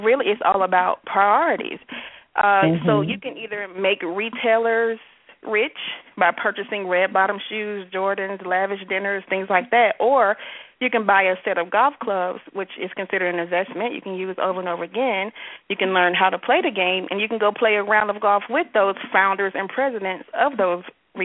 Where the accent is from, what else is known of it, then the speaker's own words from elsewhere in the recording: the South, United States; we're from the South, so I'm going to speak it like he spoke to me.